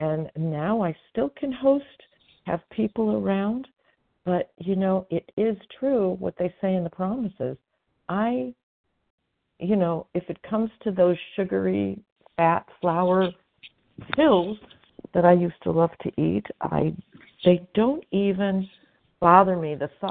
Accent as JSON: {"language": "English", "region": "California", "country": "United States", "said": "I am from Northern California."}